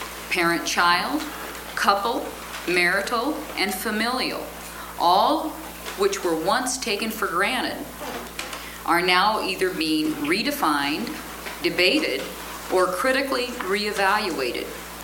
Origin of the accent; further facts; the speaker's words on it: United States; I'm speaking as an American citizen and as a grateful participant in some wonderful kinship groups.